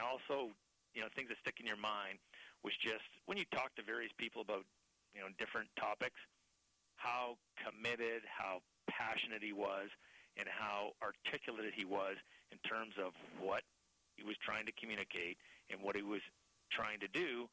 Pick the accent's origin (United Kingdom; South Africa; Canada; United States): Canada; Vancouver, British Columbia; I grew up and raised in East Vancouver, went to Notre Dame High School